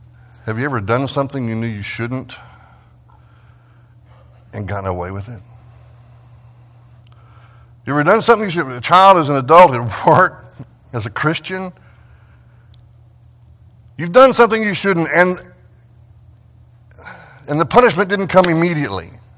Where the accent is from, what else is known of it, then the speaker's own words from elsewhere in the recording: Texas, United States; and I was raised in West Texas. You just got to stop and enjoy the rain and celebrate it when it comes.